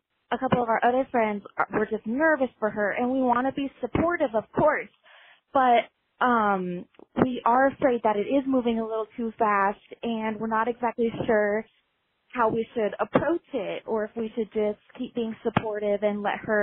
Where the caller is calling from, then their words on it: Cincinnati, Ohio, United States; I'm calling from Cincinnati, Ohio.